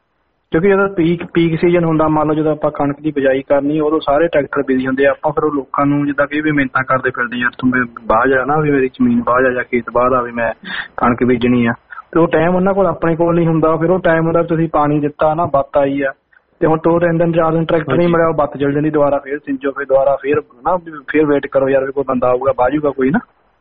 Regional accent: Punjab, India; ਮੈਂ ਦੁਆਬੇ ਤੋਂ ਬਿਲੋਂਗ ਕਰਦਾ

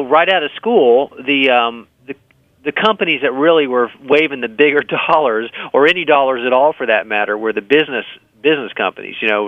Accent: Miami, Florida, United States; So, I grew up in Miami. So, everything grows down there pretty much. It's very tropical.

